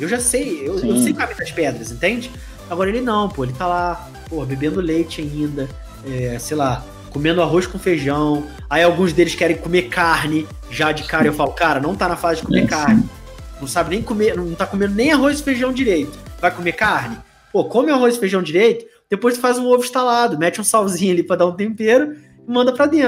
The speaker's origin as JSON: {"language": "Portuguese", "region": "Rio de Janeiro", "country": "Brazil", "said": "eu sou da região do Rio de Janeiro."}